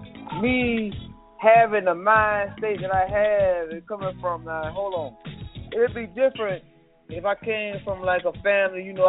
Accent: Savannah, Georgia, United States; Yeah, I'm from Savannah, Georgia. True indeed. Savannah, Georgia, true indeed. I was there. I'm still there. My heart there. My kids there. Everything I got there.

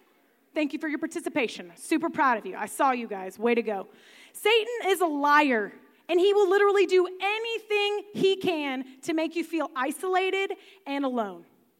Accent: Rolla, Kansas, United States; I know that I have a couple of grannies in my town, my hometown of Rolla that has 400 people there.

